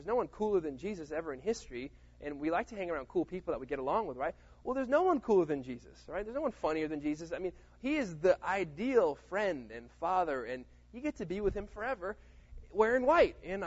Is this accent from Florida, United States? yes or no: yes; Florida, United States; I always had this dream because I grew up in Florida, and Disney World was there